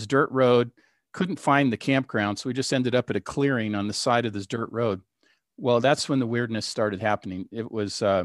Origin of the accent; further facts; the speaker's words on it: Seattle, Washington, United States; back to Seattle. We're from Seattle.